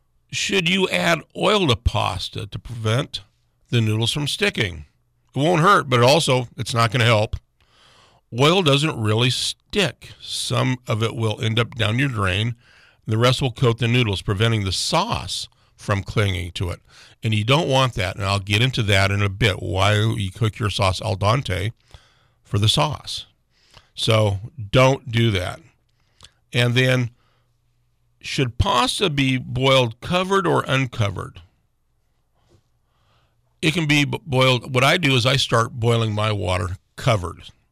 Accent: Fairbanks, Alaska, United States; I'm an American. I'm an Alaskan. I'm a Fairbankson.

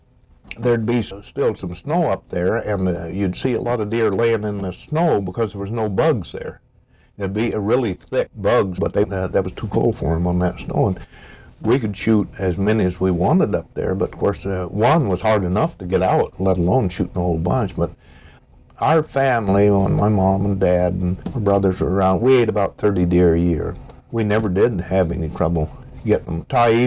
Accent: Arizona, United States; also born or lived in Oregon; We come from Oregon, originally from Arizona

